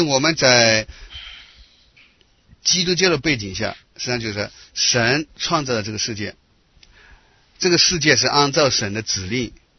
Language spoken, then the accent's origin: Chinese; China; 我们中国人如果讲科学的话，比较有名的是什么？